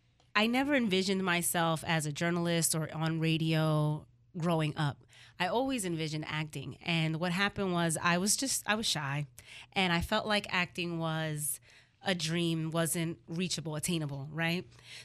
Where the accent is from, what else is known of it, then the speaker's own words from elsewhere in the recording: Philadelphia, Pennsylvania, United States; I am from Philadelphia as well.